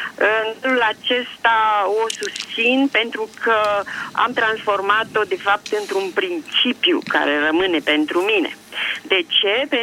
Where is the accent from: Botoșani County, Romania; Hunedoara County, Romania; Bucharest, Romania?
Bucharest, Romania; sunt din București.